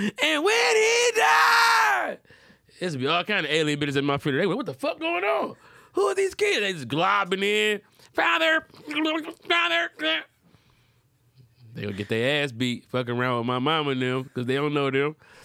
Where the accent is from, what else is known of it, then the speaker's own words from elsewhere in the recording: Detroit, Michigan, United States; Now, I'm from Detroit, so we also had Faygo.